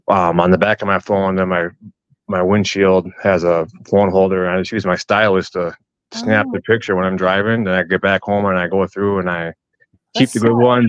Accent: Madison, Wisconsin, United States; I grew up in Madison. Now my wife is from the Green Bay area. So we moved up here after we got married.

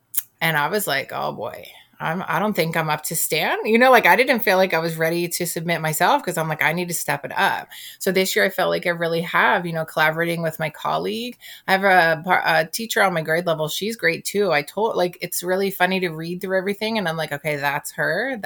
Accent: Philadelphia, Pennsylvania, United States; I grew up in Philadelphia.

